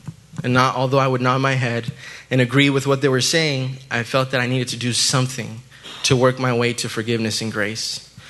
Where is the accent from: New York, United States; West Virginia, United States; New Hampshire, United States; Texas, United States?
Texas, United States; El Paso; born there; I was born in El Paso, Texas. I'm the oldest of three boys and two girls.